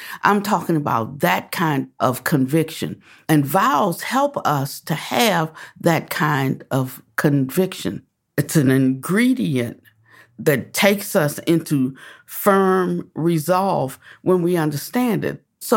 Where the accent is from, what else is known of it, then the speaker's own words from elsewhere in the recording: Washington, District of Columbia, United States; born there; So when I came along and I was born in Washington, D.C., by that time, someone had come along, happened to be my father